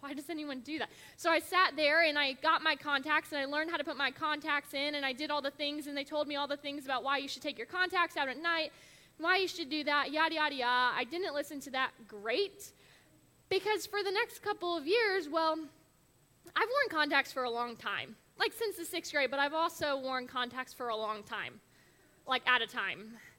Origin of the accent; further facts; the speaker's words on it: Findlay, Ohio, United States; also born or lived in Atlanta; But we are both from Ohio, Northwest Ohio. I'm from the Findlay area, and … is from Van Wert.